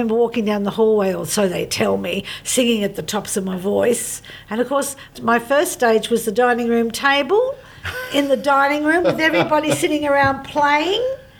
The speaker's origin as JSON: {"language": "English", "town": "Brunswick", "region": "Victoria", "country": "Australia", "tie": "born or raised there", "said": "Brunswick for the first 5 years of my life, West Brunswick."}